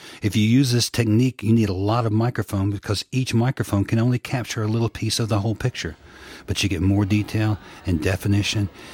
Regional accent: Atlanta, Georgia, United States; born there; I was born in Atlanta, Georgia, 1954, and essentially I think that I've been a sound person my entire life.

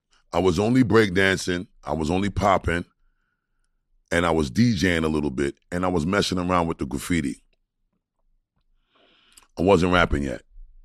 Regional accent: Brooklyn, New York, United States; And I'm saying to myself, I'm from Brooklyn.

